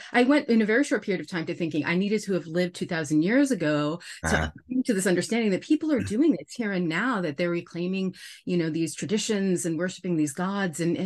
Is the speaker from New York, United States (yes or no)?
yes; Brooklyn, New York, United States; accent: American; And I often surprise people with my clearly American accent, but that is where I arise.